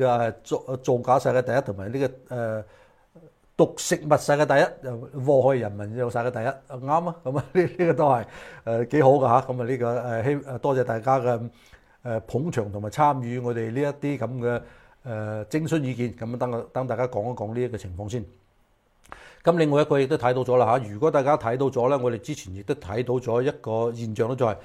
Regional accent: United States; 我哋美國人

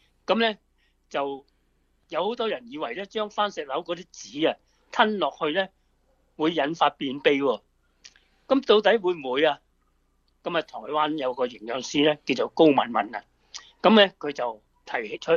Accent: Guangdong, China; 我哋廣東人叫嘅

